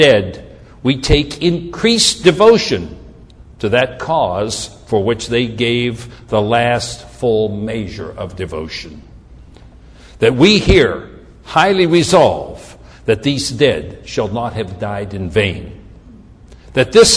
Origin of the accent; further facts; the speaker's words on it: Pennsylvania, United States; traveled to a little town in my home state called Gettysburg.